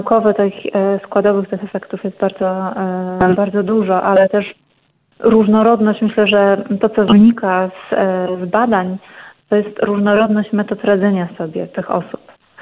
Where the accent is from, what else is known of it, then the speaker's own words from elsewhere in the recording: eastern Poland, Poland; Sama osobiście pochodzę z terenów wschodnich, tutaj ze wschodniej Polski